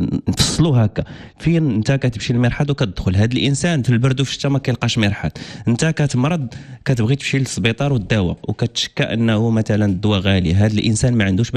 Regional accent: Morocco

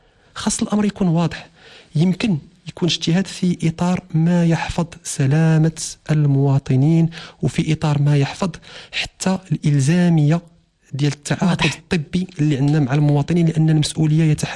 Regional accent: Morocco

